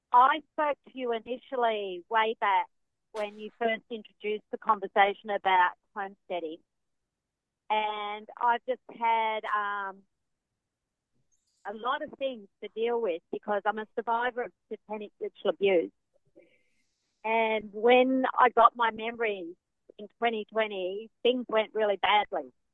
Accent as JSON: {"language": "English", "region": "Western Australia", "country": "Australia", "said": "… from Western Australia."}